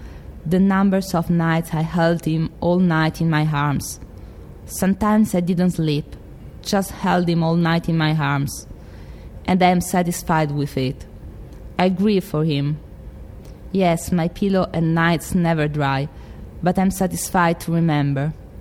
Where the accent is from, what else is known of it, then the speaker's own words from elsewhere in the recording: Rome, Lazio, Italy; English is a second language; moved away as an adult; also born or lived in London / Canada; now in United States; I'm from Rome in Italy. The region is Lazio, so it's the center of Italy. I learned my English in London, but after that I went to Canada and now I'm here in the US.